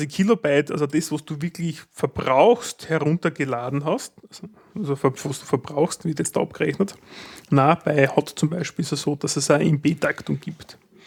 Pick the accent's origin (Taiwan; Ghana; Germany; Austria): Austria; es gibt bei uns in Österreich, also Österreich ist ja eigentlich das Land der Gepriesenen, wenn es um die Mobiltelefoniererei geht.